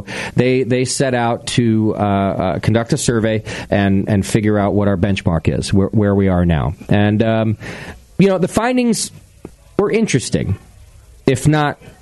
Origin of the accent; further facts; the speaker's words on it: Utah, United States; We're from Utah. We're proud to be from Utah.